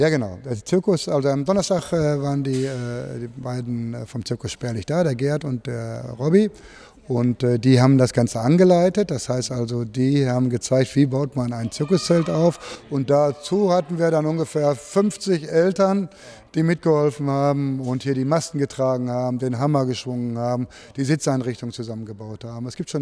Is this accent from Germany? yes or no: yes; Unna, North Rhine-Westphalia, Germany; Wir kommen aus Unna